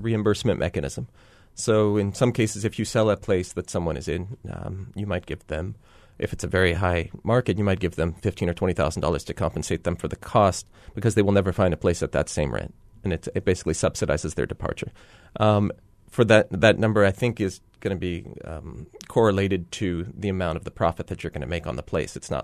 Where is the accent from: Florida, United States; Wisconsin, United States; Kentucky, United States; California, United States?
California, United States; Santa Monica; Where I grew up in Santa Monica, where there was rent control